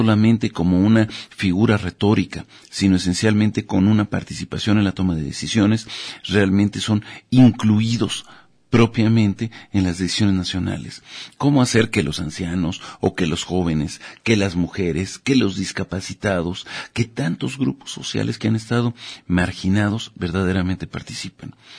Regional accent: Mexico; lo que nos pase en particular como mexicanos

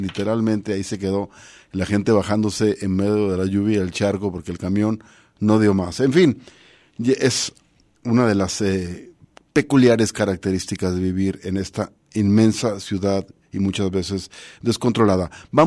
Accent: Guadalajara, Jalisco, Mexico; somos los tapatíos

